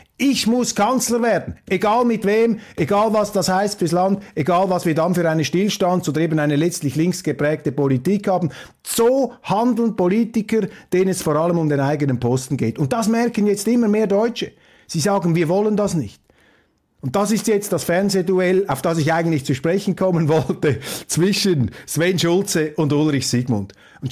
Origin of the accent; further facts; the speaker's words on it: Switzerland; und das sage ich mit allem Respekt, als Schweizer